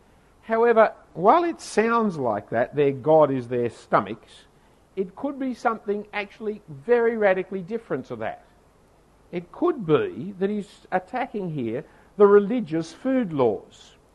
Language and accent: English; Australia; I'm an Australian. Born of the fifth generation of Australians, raised in the country, educated in the city, living in the eastern suburbs.